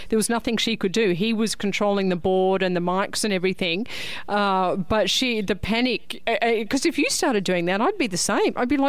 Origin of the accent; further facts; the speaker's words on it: Australia; I'm Australian and we do that.